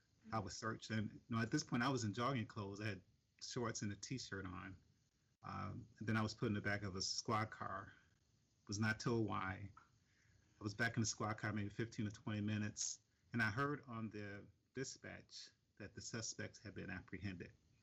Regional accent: Milwaukee, Wisconsin, United States; As was mentioned, I'm born and raised in Milwaukee, lived the first 17 years of my life.

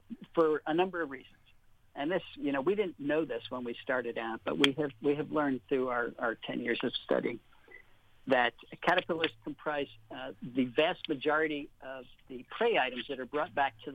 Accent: New Jersey, United States; When I was growing up in New Jersey, there was no Lyme disease.

